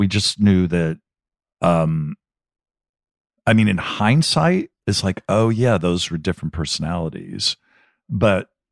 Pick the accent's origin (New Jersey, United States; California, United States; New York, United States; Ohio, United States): New Jersey, United States; I grew up in New Jersey.